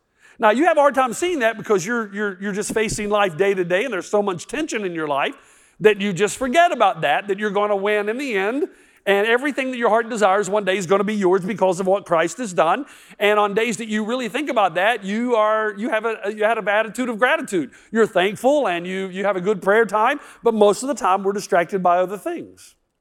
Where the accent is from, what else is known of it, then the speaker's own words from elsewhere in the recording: Tennessee, United States; Now, I grew up in East Tennessee